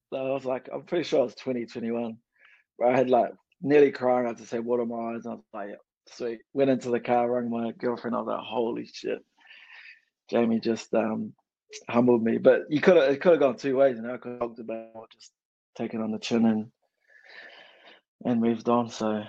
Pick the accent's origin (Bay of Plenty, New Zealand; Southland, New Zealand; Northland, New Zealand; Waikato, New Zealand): Bay of Plenty, New Zealand; Tauranga; born there; also born or lived in Wellington; I was born in Tauranga up north, and then I lived in Wellington for like 10 years.